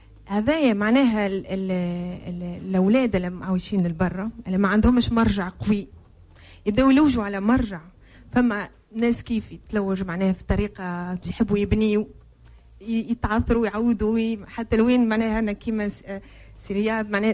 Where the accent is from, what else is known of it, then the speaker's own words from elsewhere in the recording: France; born there; Arabic is a second language; انا مولود في فرنسا، واللغه التونسيه والعربيه لغه تقول ثالثه مش حتى ثانيه.